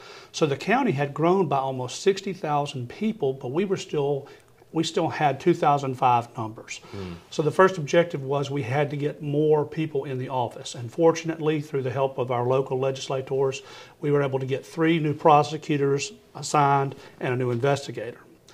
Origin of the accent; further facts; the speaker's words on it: Senatobia, Mississippi, United States; I was born and raised in Senatobia and then moved up here last year after being appointed by the governor.